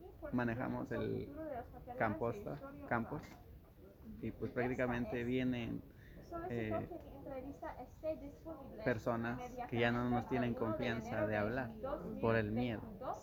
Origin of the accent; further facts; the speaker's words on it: Veracruz, Mexico; moved away; yo soy de México